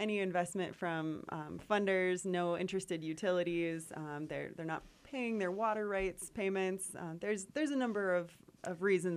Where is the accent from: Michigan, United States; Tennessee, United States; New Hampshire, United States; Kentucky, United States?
Michigan, United States; moved away as an adult; now in Utah, United States; So I am actually not a native Utahn. I was born and raised in Michigan, but moved out to Utah about 3 years ago for the skiing